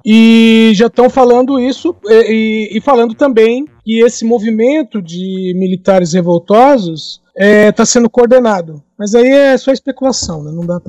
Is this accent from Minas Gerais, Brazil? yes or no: yes; São Gonçalo do Sapucaí, Minas Gerais, Brazil; born there; São Gonçalo do Sapucaí.